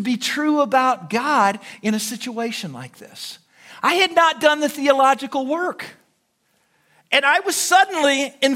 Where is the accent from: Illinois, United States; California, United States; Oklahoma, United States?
Illinois, United States; DuQuoin; He was from Marion, as it all turned out, and I was from DuQuoin, and we had a lot in common. Here we both are at Emory University in Atlanta, a couple Southern Illinois boys